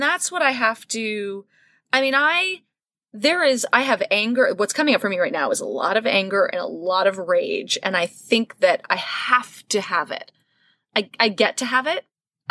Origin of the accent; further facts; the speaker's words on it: New York City, New York, United States; I grew up in New York City, classic New York apartment, very long, skinny hallway.